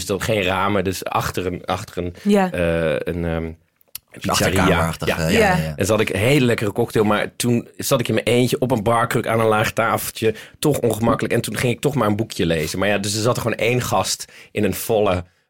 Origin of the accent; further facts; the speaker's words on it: Netherlands; nee, maar ik kom uit Nederland. En in Nederland, ik ga niet nu in mijn eentje een drankje halen.